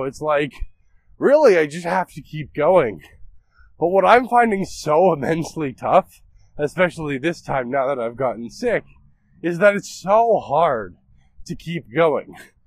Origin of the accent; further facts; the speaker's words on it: Canada; that's what you get being Canadian.